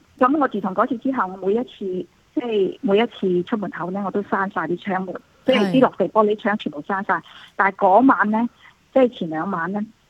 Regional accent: China; 我是大陸的。

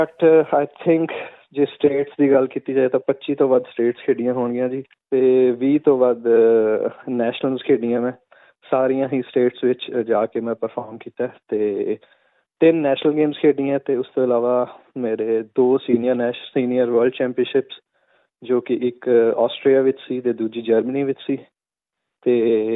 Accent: Patiala, Punjab, India; ਮੈਂ ਪਟਿਆਲੇ ਤੋਂ ਹਾਂ

